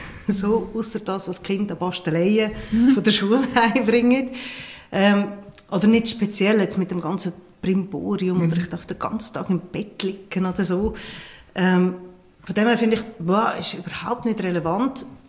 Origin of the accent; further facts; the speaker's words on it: Obwalden, Switzerland; now in Lucerne, Switzerland; Ich bin ursprünglich in Obwalden aufgewachsen und wohne seit ewig in der Stadt Luzern und bewege mich da in verschiedenen Kreisen.